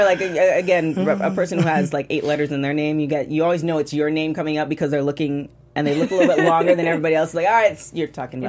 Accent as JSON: {"language": "English", "country": "Canada", "said": "However, you know I'm a Canadian, so I'm always bringing up my Canadians."}